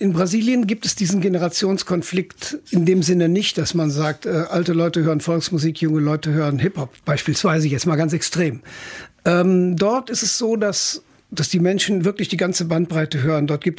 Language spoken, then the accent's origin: German; Rhineland-Palatinate, Germany; wenn ich Ihnen vor einer Woche gesagt hätte, ich komme aus dem Ahrtal, hätte von Ihnen kein Mensch gewusst, wo ich herkomme.